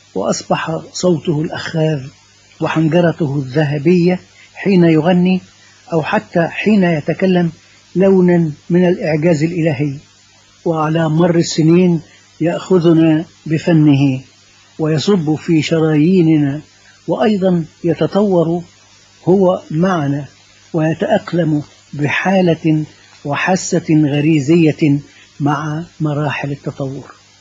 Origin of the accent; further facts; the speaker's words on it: Talkha, Dakahlia, Egypt; born there; وكان ذلك في قرية لي فيها أقارب، وكانت قريبة من مسقط رأسي في طلخة. هذه القرية هي ميت الكرمة